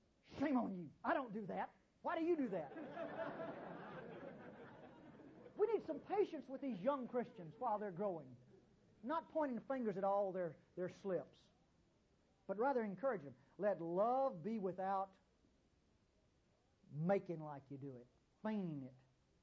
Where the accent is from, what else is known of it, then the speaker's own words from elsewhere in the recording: Mississippi, United States; Well, I was from Mississippi. I grew up knowing about heat.